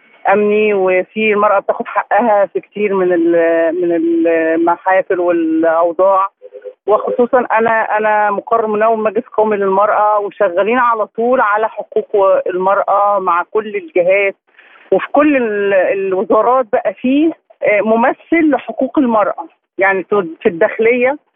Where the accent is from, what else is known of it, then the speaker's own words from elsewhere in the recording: Egypt; وأنا بحكم أن أنا مصرية